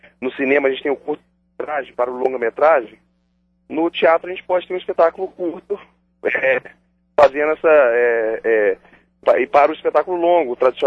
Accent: Belo Horizonte, Minas Gerais, Brazil; a gente é daqui de Belo Horizonte

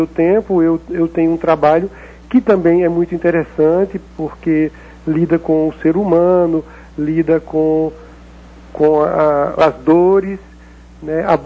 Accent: Alagoas, Brazil; born or raised there; moved away as an adult; now in Minas Gerais, Brazil

